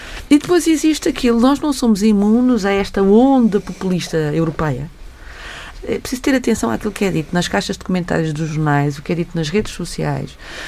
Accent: Portugal; Enquanto portuguesa, estou felicíssima

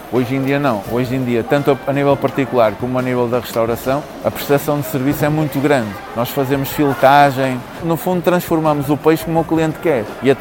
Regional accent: Matosinhos, Norte, Portugal; Sou mesmo daqui de Matosinhos, os meus pais também nasceram e trabalharam sempre em Matosinhos

